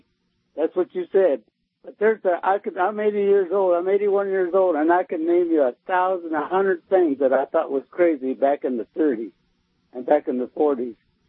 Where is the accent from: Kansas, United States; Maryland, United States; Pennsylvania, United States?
Kansas, United States; Goodland; born there; Well, I was born in Goodland, Kansas, and they didn't do that in Goodland.